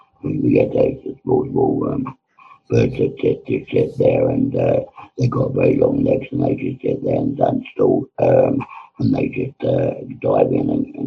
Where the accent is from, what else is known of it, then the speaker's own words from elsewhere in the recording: London, United Kingdom; born there; I was born in London, but I lived in rural England as well. Actually, a small village that I was related to most of the village